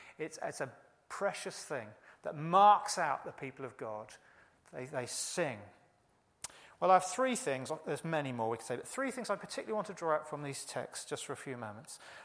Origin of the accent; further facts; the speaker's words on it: United Kingdom; We shouldn't be frightened of our emotions. I know we're British, but, you know.